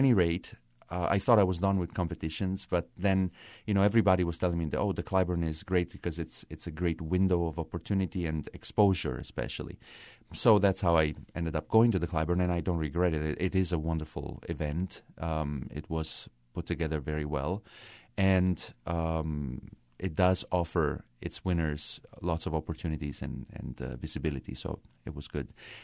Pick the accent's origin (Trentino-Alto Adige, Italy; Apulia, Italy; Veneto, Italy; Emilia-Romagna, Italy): Apulia, Italy; Foggia; English is a second language; I was born and raised in Italy. I did all my studies in Italy, and I was born in southern Italy in the city of Foggia.